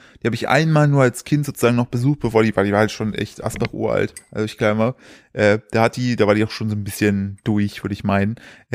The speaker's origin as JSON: {"language": "German", "region": "East Germany", "country": "Germany", "said": "Fasching, wie es bei uns im Osten heißt"}